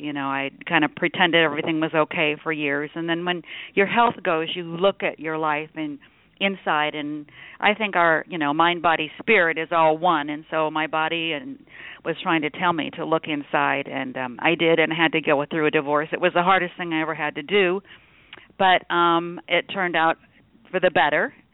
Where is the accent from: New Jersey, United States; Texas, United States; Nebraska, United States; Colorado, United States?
Nebraska, United States; I was raised in Nebraska and as a Catholic, went to Catholic grade school and high school, and from there I entered the convent.